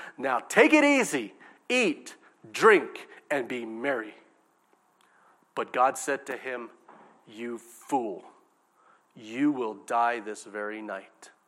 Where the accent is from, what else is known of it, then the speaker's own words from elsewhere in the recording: Hawaii, United States; You got to understand, I'm from Hawaii. I eat things that aren't cooked.